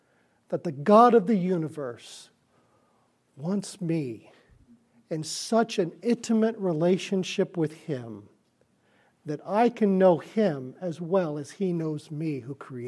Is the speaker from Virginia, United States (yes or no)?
no; Illinois, United States; born there; also born or lived in Miami, Florida; Not that I was born in Illinois, not that I lived most of my life down in Miami, Florida, and moved.